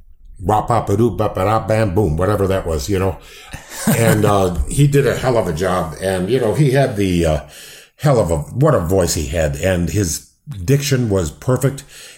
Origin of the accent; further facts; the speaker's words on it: Downers Grove, Illinois, United States; I grew up in Downers Grove, Illinois, and Fred Kohler was the promoter, and that was the only TV wrestling that was on in Chicago.